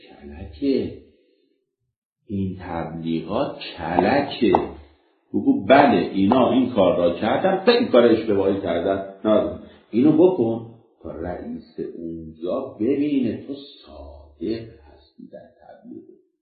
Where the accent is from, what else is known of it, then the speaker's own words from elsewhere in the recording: Iran; ما ایرانیم، نباید چم بیاریم، همینه دیگه